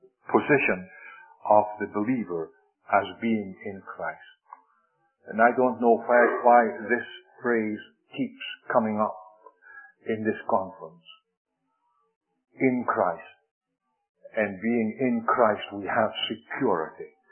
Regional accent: Scotland, United Kingdom; When I was growing up in Scotland, we used to sing that hymn very often.

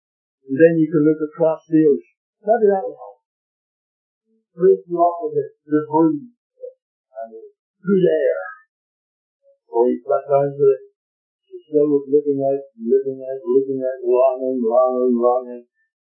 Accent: Canada; I'm a Canadian.

